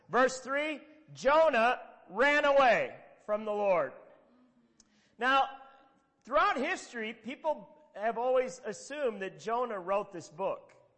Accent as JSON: {"language": "English", "town": "Minnetonka", "region": "Minnesota", "country": "United States", "tie": "born or raised there", "said": "they came up to my hometown of Minnetonka"}